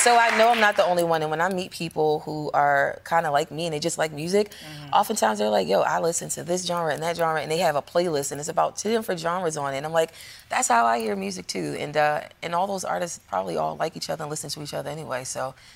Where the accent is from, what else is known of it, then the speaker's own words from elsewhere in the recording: Maryland, United States; She's from Pennsylvania. I'm from Maryland. And so it was something about, like, not having a twang